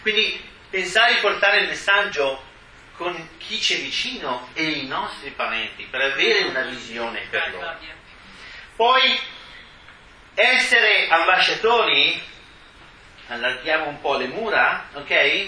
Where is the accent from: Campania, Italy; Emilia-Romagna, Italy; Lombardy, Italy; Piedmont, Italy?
Lombardy, Italy; Bergamo; now in Milan, Italy; che voi siate effettivamente stranieri a Milano, come me che sono bergamasco